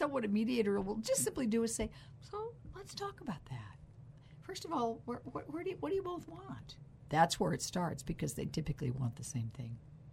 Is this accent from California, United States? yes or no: yes; Modesto, California, United States; also born or lived in Fresno; Modesto native.